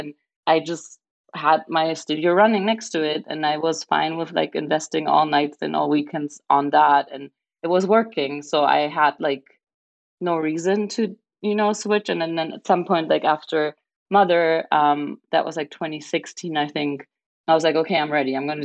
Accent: Germany; moved away as an adult; now in New York, United States; I mean, I'm from Germany originally and moved to New York for work.

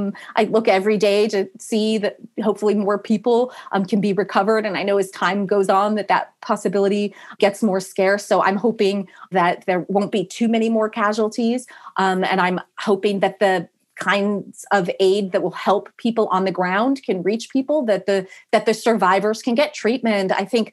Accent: California, United States; And I grew up in California, so I've seen some big ones myself.

